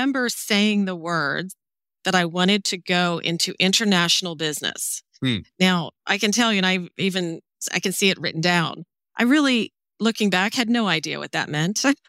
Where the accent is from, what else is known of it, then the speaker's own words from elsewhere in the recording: New Jersey, United States; So I guess just as a quick description, I grew up in New Jersey and I was an only child, but I was part of a large Italian family, so extended large Italian family.